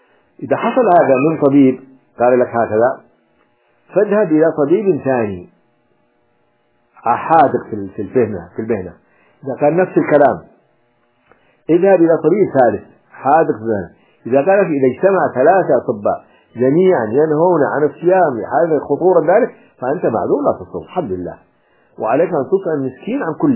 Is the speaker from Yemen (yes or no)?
yes; Hadhramaut, Yemen; القنفذ نحن عندنا في حضرموت كانوا يأكلونه